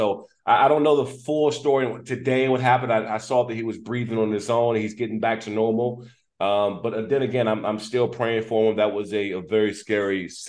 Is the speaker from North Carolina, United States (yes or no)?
no; Maryland, United States; Yeah, well, I grew up there in the Prince George's County area, and, we were left homeless because we lost our home during the fire.